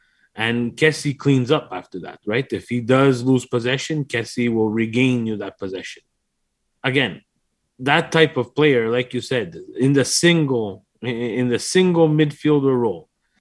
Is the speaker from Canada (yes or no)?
yes; Canada; We are from Canada. Imagine we do play soccer in Canada and we talk about Milan and love Milan.